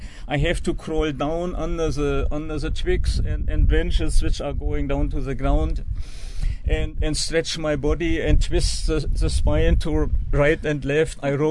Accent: Germany; moved away as an adult; also born or lived in Berlin; now in Auroville, India

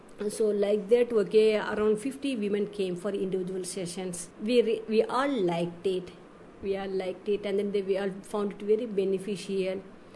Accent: Puducherry, India; I'm not an Aurovillian. I come from Pondi. Previously, I was living in the villages.

